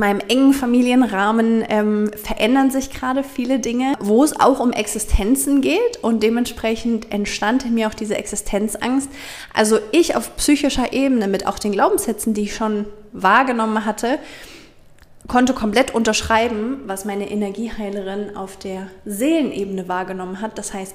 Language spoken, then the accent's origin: German; Germany; meine Generation, ich bin 35 Jahre alt, das heißt meine Großelterngeneration, ich komme jetzt auch noch aus Deutschland